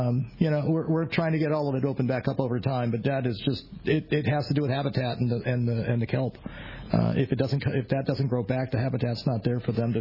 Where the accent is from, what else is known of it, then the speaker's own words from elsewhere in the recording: Santa Ana, California, United States; also born or lived in Garden Grove / Anaheim; I'm a Southern California guy. I was born in Garden Grove. We had an apartment in Anaheim. We moved to Santa Ana. I graduated from Saddleback High School right around the corner from AFCO.